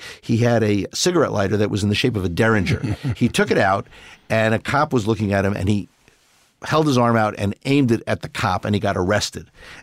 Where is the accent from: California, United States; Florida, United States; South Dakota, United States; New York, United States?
New York, United States; Brooklyn; I grew up in Brooklyn.